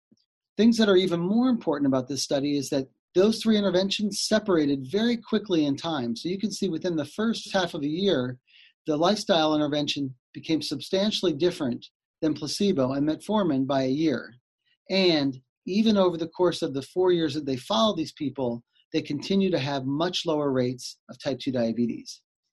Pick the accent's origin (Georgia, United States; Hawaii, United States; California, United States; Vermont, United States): California, United States; and I'm from California, so California Medi-Cal will cover this next year.